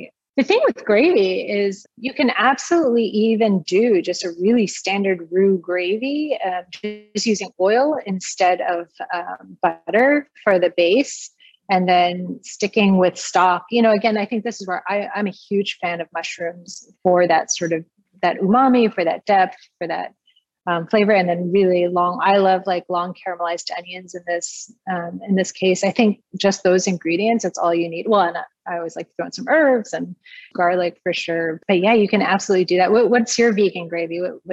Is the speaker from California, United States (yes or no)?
yes; Monterey Park, California, United States; Well, so my family, I'm from a Cantonese family, is I think, as you know, born and raised in Monterey Park.